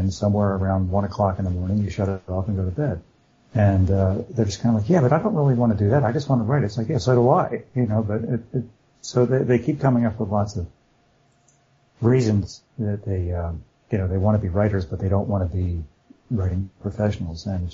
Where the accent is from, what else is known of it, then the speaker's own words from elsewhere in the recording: New Jersey, United States; I grew up in New Jersey and I had four brothers and so three brothers and one fairly quiet sister